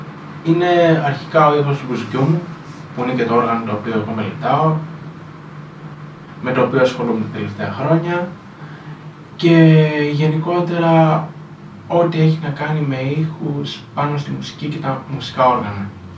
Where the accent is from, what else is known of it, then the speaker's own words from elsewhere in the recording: Trikala, Thessaly, Greece; Κατάγομαι από τα Τρίκαλα Θεσσαλίας. Δραστηριοποιούμε στα Τρίκαλα ως μουσικός. Για ένα διάστημα 4-5 ετών βρισκόμουν στην Άρτα